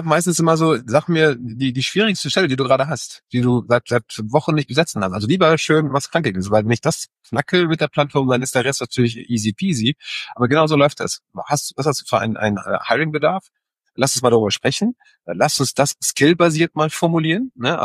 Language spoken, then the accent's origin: German; Singapore; now in Germany; meine alte Heimat Singapur